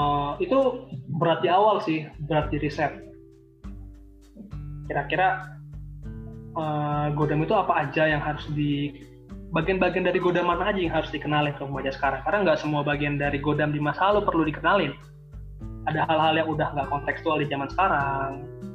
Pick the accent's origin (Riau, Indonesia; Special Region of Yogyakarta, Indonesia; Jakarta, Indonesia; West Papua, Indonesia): Jakarta, Indonesia; Saya orang Betawi